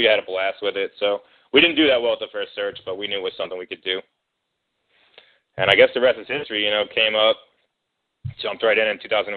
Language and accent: English; Doylestown, Pennsylvania, United States; I'm from Doylestown, Pennsylvania, and I was, you know, going to school in Philly and stuff